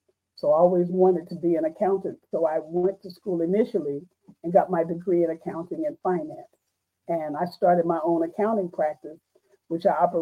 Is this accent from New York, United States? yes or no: no; St. Louis, Missouri, United States; now in Kansas City, United States; I was raised in St. Louis, Missouri, and now I reside in Kansas City.